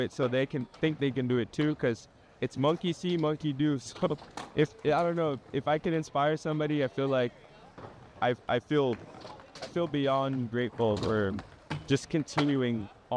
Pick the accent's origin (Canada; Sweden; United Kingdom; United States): Canada; Rexdale, Ontario; I grew up in Rexdale.